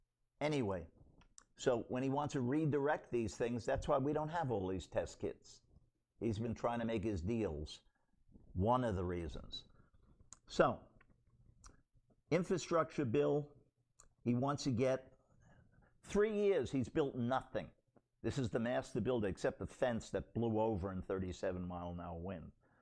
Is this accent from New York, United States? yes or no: yes; New York, United States; I grew up in New York City. I know the streets well, and I grew up with people from all backgrounds.